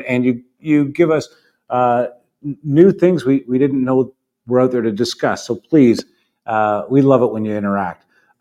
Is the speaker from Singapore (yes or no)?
no; Canada; but being a Canadian boy